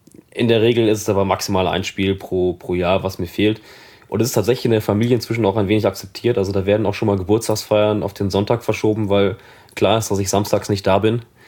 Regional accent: East Germany, Germany; born there; für mich als gebürtiger Ostdeutscher

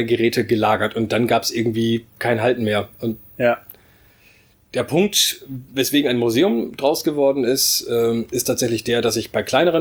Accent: Oldenburg, Lower Saxony, Germany; Ich bin Oldenburger und arbeite hier auch in der Stadt selbstständig.

